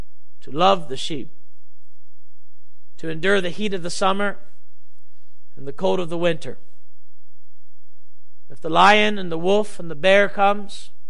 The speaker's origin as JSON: {"language": "English", "country": "United States", "said": "you as an American, I as an American, ought to support our military"}